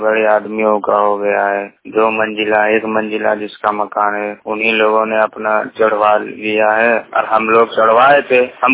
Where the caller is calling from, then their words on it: Godda, Jharkhand, India; ग्राम रामपुर जम्मू झरना पंचायत के गोड्डा जिला से।